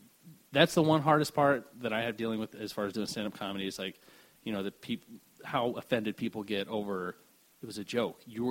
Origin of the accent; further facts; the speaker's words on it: Florida, United States; Yeah, I grew up down in this area. I grew up in Pinellas. And I went to, you know, I graduated from Largo High and stuff.